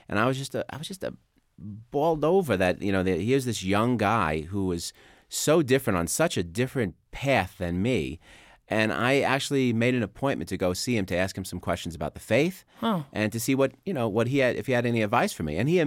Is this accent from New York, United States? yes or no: yes; Brooklyn, New York, United States; accent: New York; I'm actually from Brooklyn, so I try to keep the accent down a little bit. I spent my whole life in New York. I'm still there.